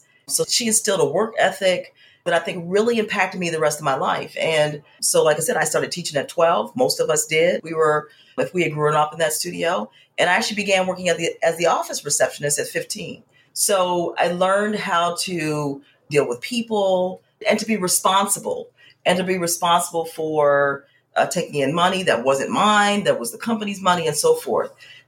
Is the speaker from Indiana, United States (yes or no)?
yes; Gary, Indiana, United States; So the backstory is I grew up in Gary, Indiana, and I grew up, and I say grew up sort of loosely, in a dance studio.